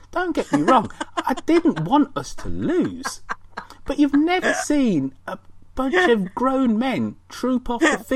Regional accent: England, United Kingdom; You do remember we are English, don't you know?

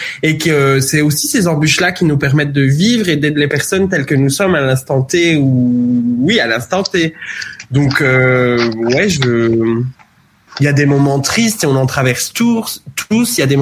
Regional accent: Liège, Wallonia, Belgium; now in Brussels, Belgium; J'ai grandi en Belgique, évidemment, et j'y resterai à vie, je crois, parce que j'adore mon pays. Mais de base, je suis pas du tout de Bruxelles. Je suis du côté de Liège, et c'est vrai que je suis arrivée ici par amour et pour d'autres raisons.

